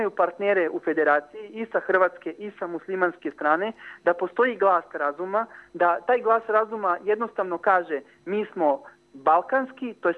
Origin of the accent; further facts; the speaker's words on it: Sjekovac, Republika Srpska, Bosnia & Herzegovina; u selu Sjekovac, odakle sam ja, to je odakle je moj otac.